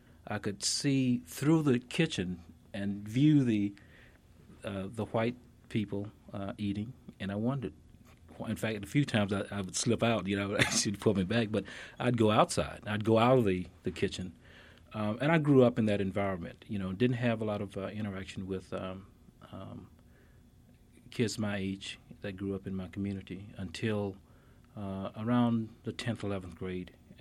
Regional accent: Alabama, United States; I grew up in Mobile County in Alabama, and was basically just curious about how things were set up.

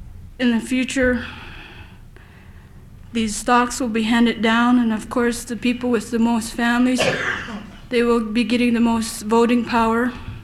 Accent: Tazlina, Alaska, United States; I'm from Taslina.

